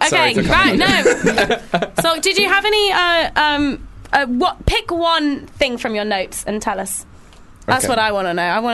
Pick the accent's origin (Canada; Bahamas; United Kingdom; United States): United Kingdom; Manchester, North West England; I'm from Manchester. I'm going back home on Friday.